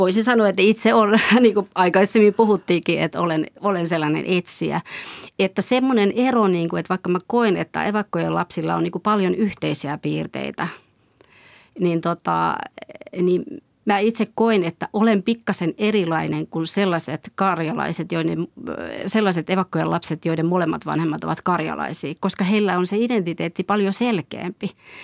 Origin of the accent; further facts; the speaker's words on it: Karelia, Finland; kun olen karjalainen, niin yleensä nämä oli sitten molemmat vanhemmat olivat evakkoja.